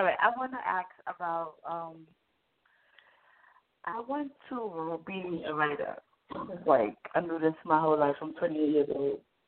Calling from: Brooklyn, New York, United States; I'm calling from Brooklyn, New York.

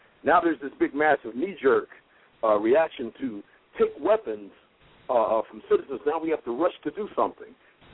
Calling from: Youngstown, Ohio, United States; I'm here in Youngstown.

